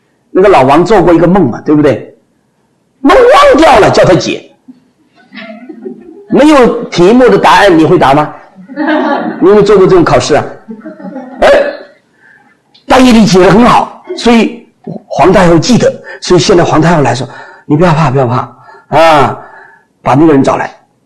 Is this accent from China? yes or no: no; Taiwan; 我们从台湾来就晓得